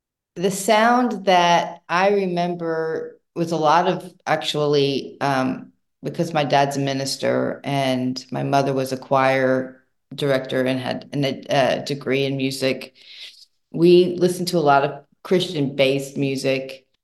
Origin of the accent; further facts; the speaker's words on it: Smithtown, New York, United States; But I think having grown up on Long Island, and this is back in the 70s